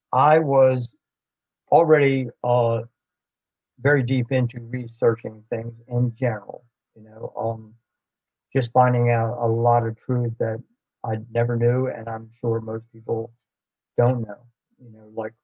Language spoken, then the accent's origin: English; Baltimore, Maryland, United States; I grew up in Baltimore with Reagan International, BWI, and Martin Marietta, where the Civil Air Patrol operated out of.